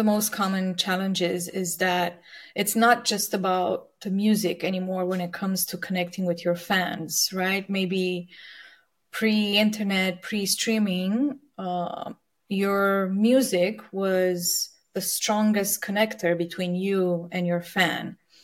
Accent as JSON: {"language": "English", "country": "Romania", "tie": "born or raised there", "also_born_or_lived": "London", "moved": "as an adult", "lives_now": "Los Angeles, United States", "said": "I'm born and raised in Romania, Eastern Europe, and I moved to LA 11 years ago. Before that, I was based in London for 6 years, and London is where I got my start."}